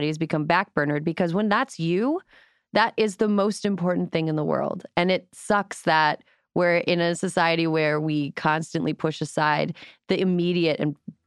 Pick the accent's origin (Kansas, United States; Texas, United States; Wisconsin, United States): Wisconsin, United States; I never use Facebook anymore except to see what people from my hometown are up to. And somebody from my hometown posted a news story from Barron, Wisconsin, which is from my neck of the woods in the state.